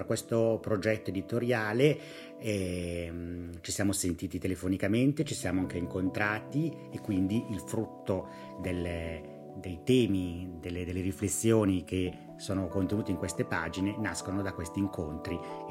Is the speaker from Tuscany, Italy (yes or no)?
no; Lecco, Lombardy, Italy; sono di Lecco